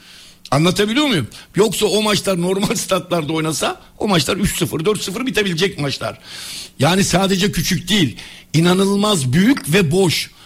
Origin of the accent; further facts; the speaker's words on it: Istanbul, Turkey; born there; Vefa statında yani Karagümrük statında doğdum ben orada doğdum. Benim doğum yerim orta sahada oldu.